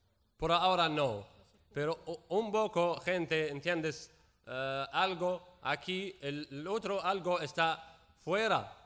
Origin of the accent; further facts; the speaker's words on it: Raqqa Governorate, Syria; Spanish is a second language; Soy de Siria, vengo de la región de Raqqa.